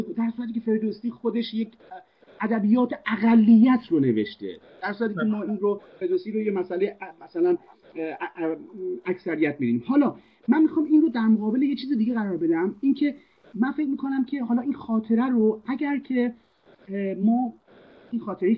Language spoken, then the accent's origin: Persian; Iran; چیزی که از مموری از خاطره تو ذهن ما به عنوان یک ایرانی داریم